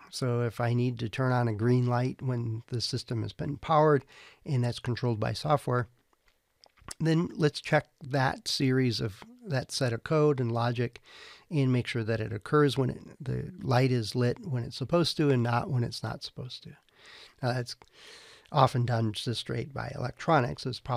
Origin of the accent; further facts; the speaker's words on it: Wisconsin, United States; when I was growing up in Wisconsin, every year they would do a count or a census of the wild deer